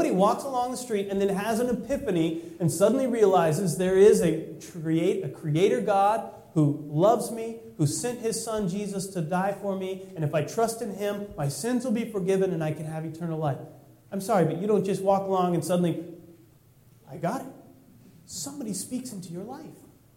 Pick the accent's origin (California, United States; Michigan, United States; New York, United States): California, United States; I'm from California.